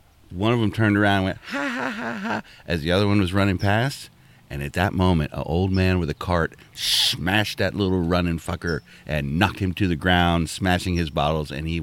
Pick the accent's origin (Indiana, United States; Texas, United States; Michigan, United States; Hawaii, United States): Hawaii, United States; born there; I was born in Hawaii.